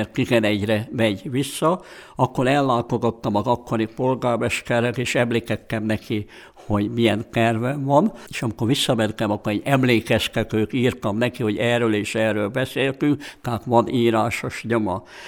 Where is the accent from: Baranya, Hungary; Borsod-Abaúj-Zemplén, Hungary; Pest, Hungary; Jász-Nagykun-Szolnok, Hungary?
Borsod-Abaúj-Zemplén, Hungary; Tolcsva; born there; én tolcsvai születésű vagyok, az én édesapám volt itt több mint 40 évig görögkatolikus pap